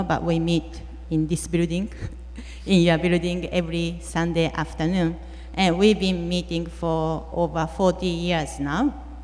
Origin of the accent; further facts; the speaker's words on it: Japan; English is a second language; I was growing up in Japan, and when I was there, I didn't know any Christian at all. And my parents aren't religious people